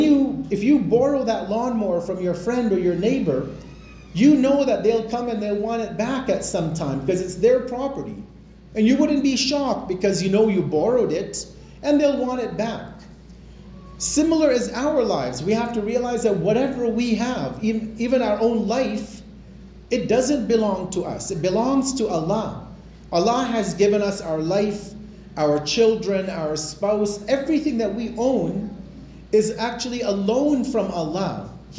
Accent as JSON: {"language": "English", "town": "Edmonton", "region": "Alberta", "country": "Canada", "tie": "born or raised there", "said": "I remember when I was growing up in Edmonton, when in the 70s and 80s"}